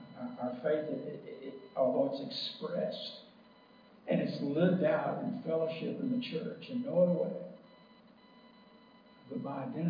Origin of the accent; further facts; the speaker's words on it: Dallas, Texas, United States; I wasn't always a Nazarene. I grew up in the Baptist Church in Dallas, Texas.